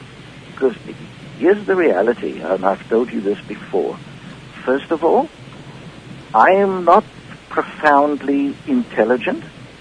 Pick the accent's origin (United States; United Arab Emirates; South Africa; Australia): South Africa; And could it perhaps be because I grew up in South Africa